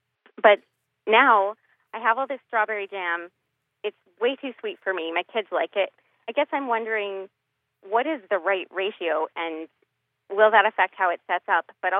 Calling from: Woburn, Massachusetts, United States; I'm calling from Woburn, Massachusetts.

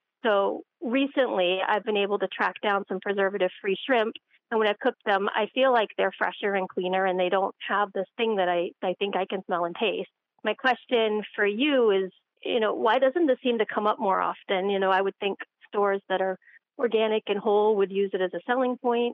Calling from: Maynard, Massachusetts, United States; I'm calling from Maynard, Massachusetts.

